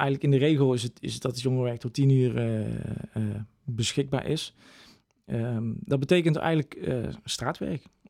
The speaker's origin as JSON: {"language": "Dutch", "town": "Breda", "region": "North Brabant", "country": "Netherlands", "said": "Ik kom uit Breda. Daar heb ik ook mijn opleiding gedaan."}